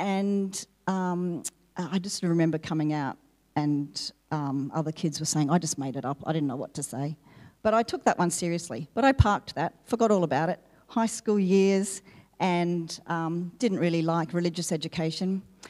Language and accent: English; Queensland, Australia; also born or lived in Sydney; I was born in Sydney, as were my parents. As a baby, though, we moved to Queensland because Dad wanted to become a policeman